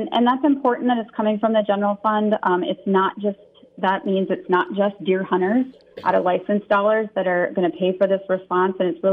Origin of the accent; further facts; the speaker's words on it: St. Paul, Minnesota, United States; also born or lived in Ramsey; I was raised in St. Paul, but my husband and I and my son lived in Ramsey for a good number of years, nearly 20 years.